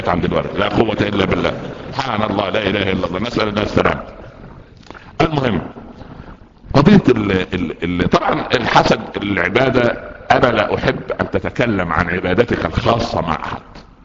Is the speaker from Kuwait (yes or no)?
no; Upper Egypt, Egypt; عندنا في الصعيد